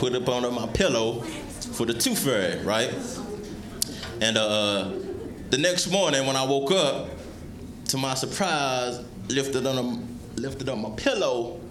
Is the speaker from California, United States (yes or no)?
no; Tennessee, United States; Now, some of y'all may have picked up on my accent. So you know I ain't from around these parts, but I'm originally from Tennessee.